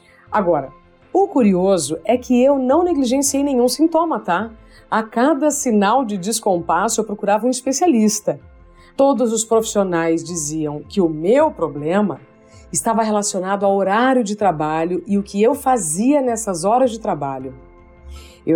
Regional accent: Paraná, Brazil; Quando chegou no Paraná, que é o meu estado natal, eu travei.

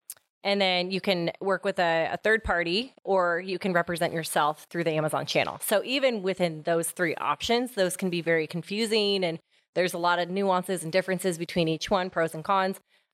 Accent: Seattle, Washington, United States; now in Spokane, United States; And I'm originally from the Seattle area. So love Seattle, but moved to Spokane prior to working here at ETLs.

